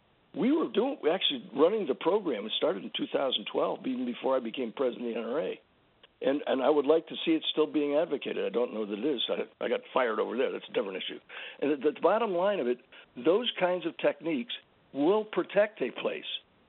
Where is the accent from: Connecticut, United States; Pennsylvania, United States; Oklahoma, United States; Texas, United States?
Texas, United States; San Antonio; born there; And I was born in San Antonio, which is the biggest city close enough to Uvalde.